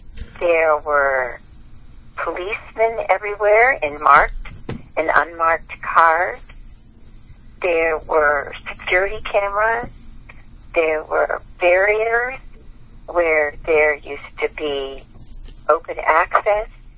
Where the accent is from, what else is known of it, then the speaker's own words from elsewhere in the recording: Washington, District of Columbia, United States; Well, I was born and reared in Washington, D.C., and I was enthralled from a very early age with history.